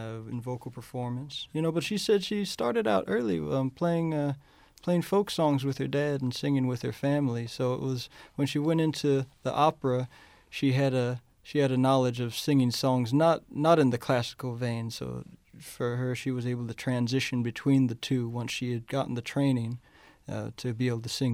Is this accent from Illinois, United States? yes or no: no; Arizona, United States; moved away as an adult; I'm from Arizona originally, and after that event, I just packed up all my stuff and moved and started embracing the music.